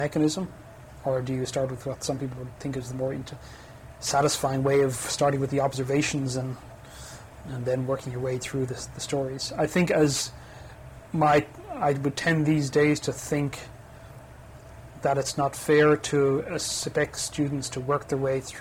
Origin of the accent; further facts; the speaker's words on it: Ireland; But I still like to think in historical terms. Maybe it comes from being Irish